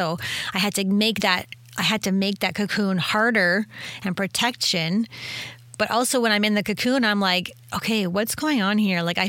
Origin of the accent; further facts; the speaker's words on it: Orangeville, Ontario, Canada; also born or lived in Shelburne; because I'm from Orangeville and Shelburne